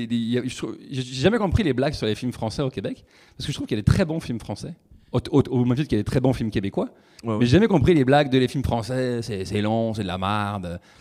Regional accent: France; accent: French; now in Canada; je suis devenu une propre parodie de mon accent français.

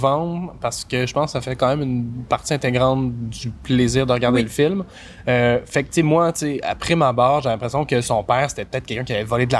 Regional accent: Canada; On est canadien, fuck it. On fait un film canadien

